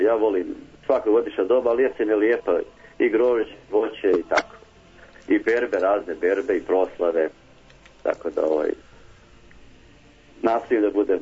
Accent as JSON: {"language": "Serbian", "town": "Šipovo", "region": "Republika Srpska", "country": "Bosnia & Herzegovina", "tie": "born or raised there", "moved": "yes", "said": "bio sam početkom mjeseca malo u Bosni, pa se odatle rodom iz Šipova."}